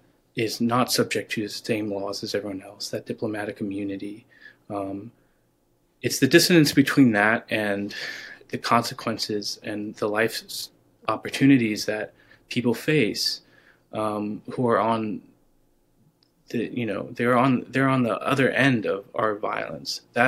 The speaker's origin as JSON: {"language": "English", "country": "United States", "tie": "born or raised there", "said": "Well, I'm, you know, I'm an American citizen. I grew up here."}